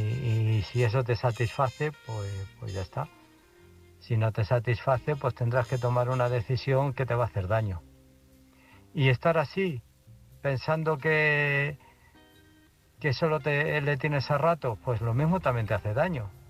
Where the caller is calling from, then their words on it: Illescas, Castilla-La Mancha, Spain; de Illescas.